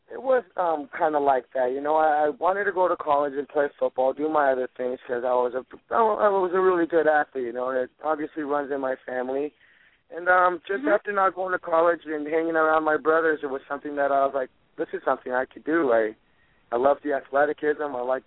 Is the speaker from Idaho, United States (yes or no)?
yes; Idaho, United States; also born or lived in Mexico / California; now in New Hampshire, United States; Mexico, and I live in New Hampshire, and I grew up in Idaho.